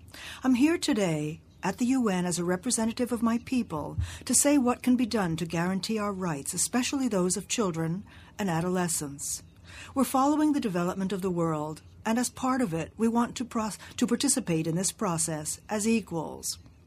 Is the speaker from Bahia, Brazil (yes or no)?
yes; Santa Cruz Cabrália, Bahia, Brazil; Good morning to all of you. I'm 15 years old and I'm Brazilian. I'm from the Coroa Vermelha Patasho village in Santa Cruz, Cabralia, state of Bahia.